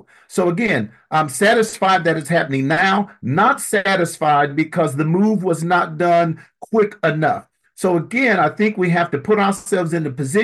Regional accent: Portland, Oregon, United States; Born and raised in Northeast Portland and have lived in Northeast Portland all of my life.

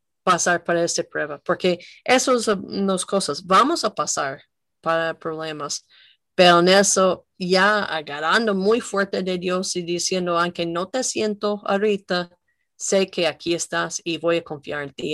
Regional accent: United States; Sí, no somos los gringos ricos que piensan, ¿verdad?

